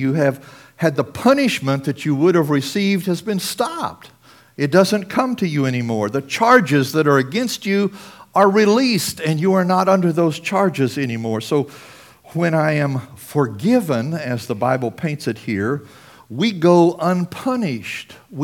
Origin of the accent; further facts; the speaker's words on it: Southwest, United States; Well, I grew up in the Southwest. I hunted all my life.